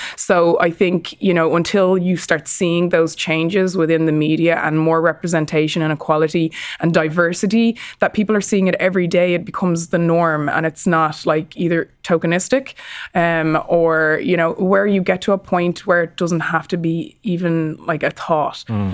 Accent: Ireland; We're all over the world as Irish people.

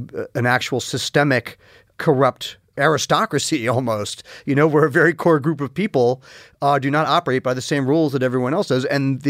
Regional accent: New York, United States; you know, I grew up largely in New York

